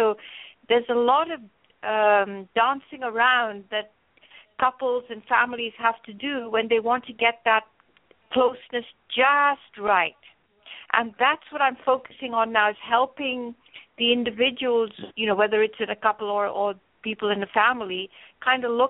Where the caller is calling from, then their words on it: Los Angeles, California, United States; Okay, well, I'm calling from Los Angeles, and the sun is just going down